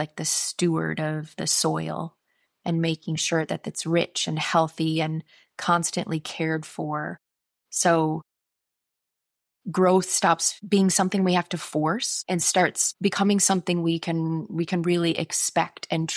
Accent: Iowa, United States; moved away as an adult; now in Switzerland; So I grew up in Iowa, in an itty bitty town of 2,000 people. And it's really kind of shaped my worldview, which is, I've lived in Switzerland for 13 years now.

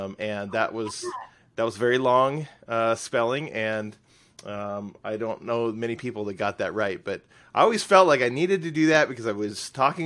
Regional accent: Centralia, Washington, United States; So I'm originally from Centralia, Chehalis area, and that's the Chehalis tribe.

